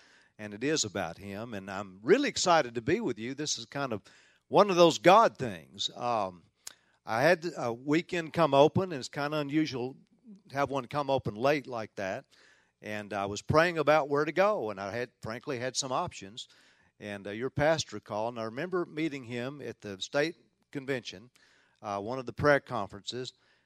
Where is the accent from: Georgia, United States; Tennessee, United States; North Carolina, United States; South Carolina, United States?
Tennessee, United States; accent: southern; also born or lived in Oklahoma, United States; Now, I am from Tennessee. You might detect just a little bit of a southern accent.